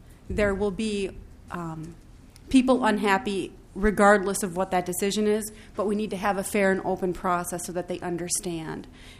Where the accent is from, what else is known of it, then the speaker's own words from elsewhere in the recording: Minnesota, United States; from Carver County, and I represent part of Scott County as well.